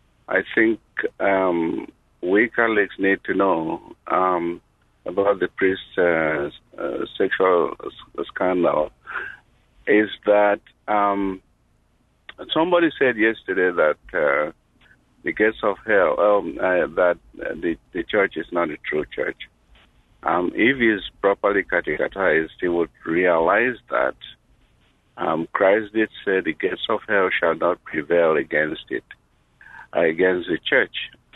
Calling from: Portland, Oregon, United States; And I'm calling from Portland, Oregon.

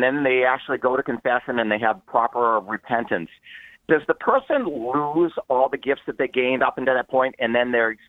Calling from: Boston, Massachusetts, United States; from Boston area.

